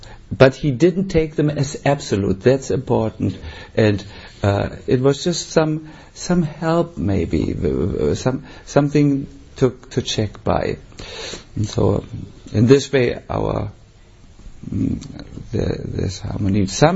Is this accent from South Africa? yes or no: no; Germany; English is a second language; and I come from Germany. This is a scandal for me.